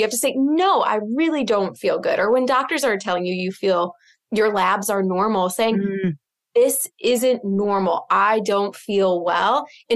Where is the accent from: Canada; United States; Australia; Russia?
United States; Midwest; now in Boston, United States; Yeah. I mean, so I'm from the Midwest, just like you. And so one belief in moving to Boston, which is a very affluent, you know, community, town, city, is that I'm from the Midwest.